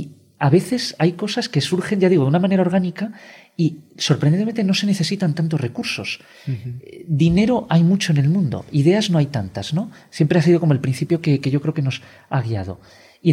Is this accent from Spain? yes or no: yes; Spain; Porque claro, la inercia era, como somos españoles, pues que fueran casi todos españoles.